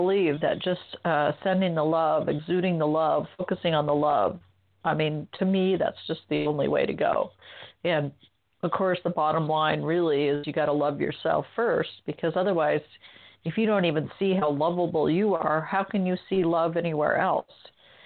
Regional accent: Berkeley, California, United States; also born or lived in Eugene, Oregon; I was born in Berkeley, grew up part of the time there.

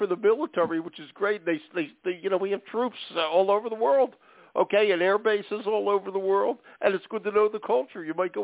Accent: Pennsylvania, United States; my old home state where I was born and raised in Pennsylvania, nutsy as ever.

